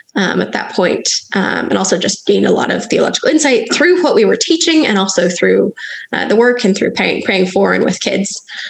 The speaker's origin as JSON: {"language": "English", "region": "Washington", "country": "United States", "tie": "born or raised there", "also_born_or_lived": "Michigan", "said": "I grew up near Seattle, where it is not eternally summer. My parents moved up there just after they graduated college."}